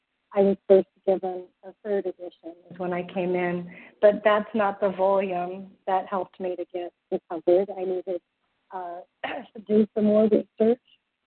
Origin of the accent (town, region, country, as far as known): Wyoming, United States